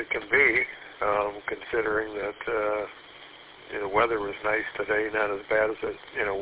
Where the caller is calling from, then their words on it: Center Line, Michigan, United States; Probably the closest proximity I could give you would be Centerline, Michigan.